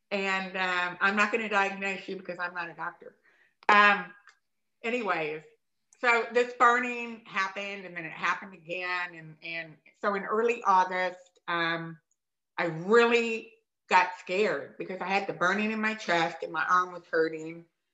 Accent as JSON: {"language": "English", "town": "Dallas", "region": "Texas", "country": "United States", "tie": "born or raised there", "said": "And I grew up in Dallas. I'm actually a native Texan."}